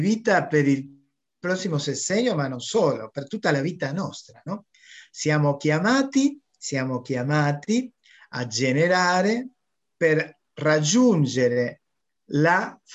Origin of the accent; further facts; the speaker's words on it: Argentina; Italian is a second language; non sono italiano. Non so se lo abbiamo detto, che sono argentino